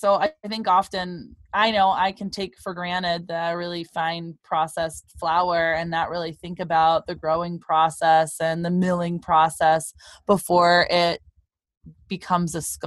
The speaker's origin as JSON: {"language": "English", "region": "Michigan", "country": "United States", "said": "And I'm from Michigan and I love and miss the access to maple syrup."}